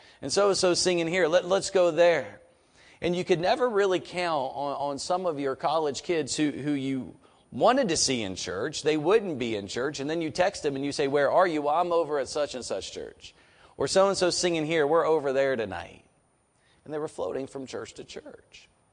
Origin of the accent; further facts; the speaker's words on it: Greensboro, North Carolina, United States; now in West Virginia, United States; I came to West Virginia from Greensboro, North Carolina. And there in Greensboro, North Carolina, we had a church on every corner.